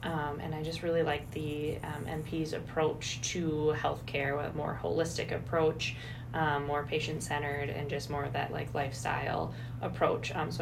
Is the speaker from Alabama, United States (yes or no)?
no; Ashby, Minnesota, United States; Yeah, so I'm from Ashby. I grew up on a small hobby farm in the country around here.